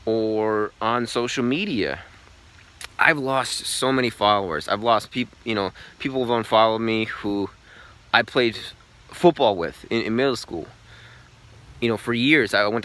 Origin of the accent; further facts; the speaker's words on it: Wisconsin, United States; I'm from Wisconsin, by the way. … I'm 25, so I'm somewhat of a young buck still here.